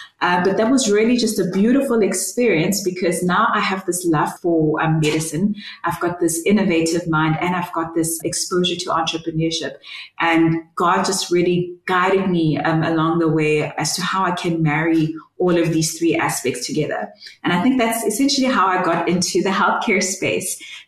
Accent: Bloemfontein, Free State, South Africa; also born or lived in Durban; And I was born in Durban, but grew up in Bloemfontein to two amazing parents. And I have two older siblings, so I'm the youngest. And we grew up in a Christian home

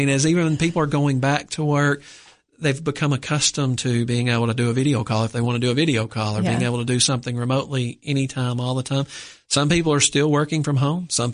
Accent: Salina, Kansas, United States; I'm from Salina originally, so we serve that.

